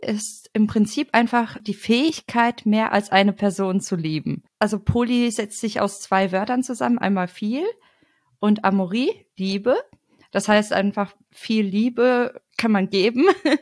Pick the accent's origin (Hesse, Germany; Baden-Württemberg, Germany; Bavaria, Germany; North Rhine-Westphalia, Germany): North Rhine-Westphalia, Germany; Cologne; ich komme aus Köln